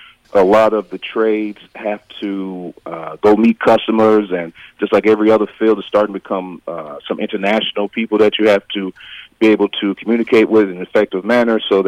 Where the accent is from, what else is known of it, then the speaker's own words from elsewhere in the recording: Gary, Indiana, United States; Myself, I'm from Gary, Indiana, lived there pretty much my whole life. I'm also African-American.